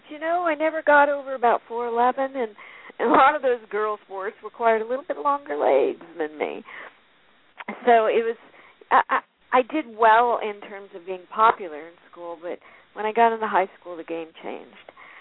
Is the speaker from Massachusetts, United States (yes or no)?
no; Phoenix, Arizona, United States; I was born in Phoenix, Arizona, and I still live here.